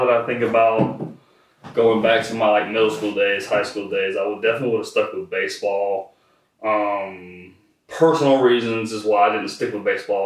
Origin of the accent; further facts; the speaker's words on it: Gainesville, Georgia, United States; also born or lived in Marietta; Okay, so I was born in Marietta, and it was for 3 months. And then my mom and my dad moved to Gainesville